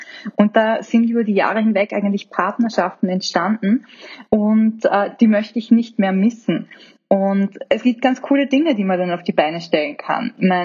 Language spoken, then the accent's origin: German; Austria; Bei uns in Österreich überhaupt nicht. Ich glaube, in Deutschland ist es genau das Gleiche.